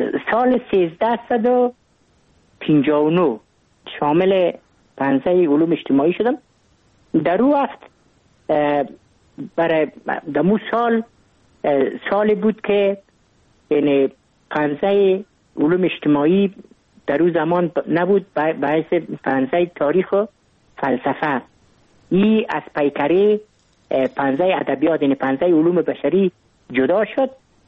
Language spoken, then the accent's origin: Persian; Kabul, Afghanistan; من متولد کابل هستم، در نایه اول کابل تولد شدیم.